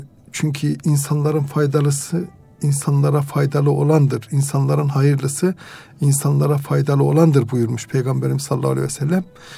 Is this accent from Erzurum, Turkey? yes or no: yes; Erzurum, Turkey; born there; Erzurum doğumluyum. Erzurum İmam Hatip Lisesi, Atatürk Üniversitesi İslami İlimler Fakültesini bitirdim.